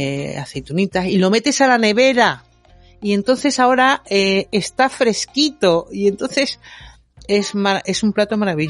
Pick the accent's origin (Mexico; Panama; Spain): Spain; San Cristóbal de La Laguna, Canary Islands; yo soy de Tenerife, soy de La Laguna